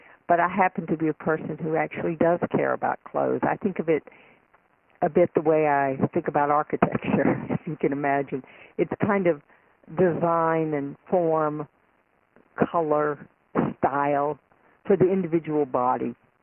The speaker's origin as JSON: {"language": "English", "town": "Atlanta", "region": "Georgia", "country": "United States", "tie": "born or raised there", "said": "I grew up in Atlanta, Georgia, and some of these stories take place in Atlanta"}